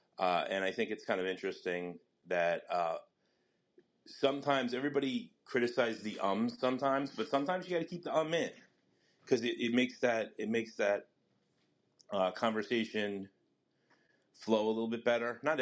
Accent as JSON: {"language": "English", "region": "Northeast", "country": "United States", "said": "instead of a Southern twang, I know I'm from the Northeast, that's for sure, with my, my voice."}